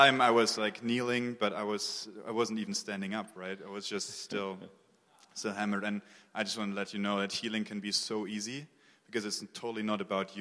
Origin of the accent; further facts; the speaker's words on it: Germany; English is a second language; I'm from Germany, and I'm an engineer